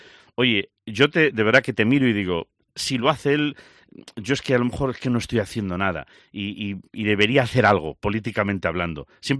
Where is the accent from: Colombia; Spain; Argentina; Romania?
Spain; yo tengo derecho a protestar, como cualquier español